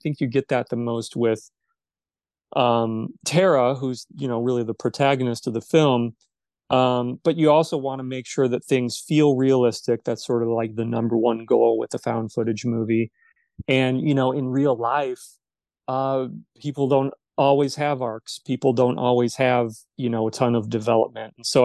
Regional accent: Normal, Illinois, United States; my hometown of Normal, which is about 35 minutes south of Pontiac

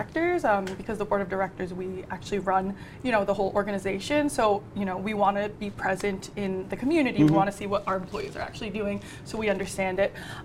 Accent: New Jersey, United States; now in Quincy, United States; I'm not originally from Quincy, but I do live in Quincy now.

